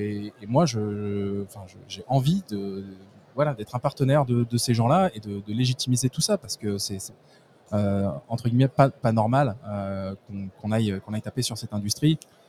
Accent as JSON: {"language": "French", "country": "France", "said": "Moi, je suis français."}